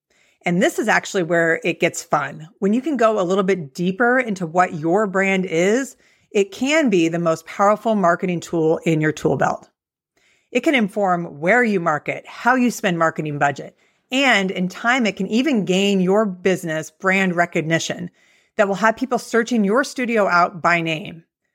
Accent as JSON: {"language": "English", "town": "Lincoln", "region": "Nebraska", "country": "United States", "tie": "born or raised there", "said": "like it would be in my hometown of Lincoln, Nebraska"}